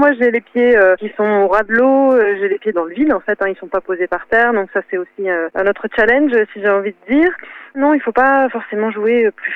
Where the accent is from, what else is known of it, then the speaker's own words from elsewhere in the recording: France; je suis originaire de la France, et un peu de Belgique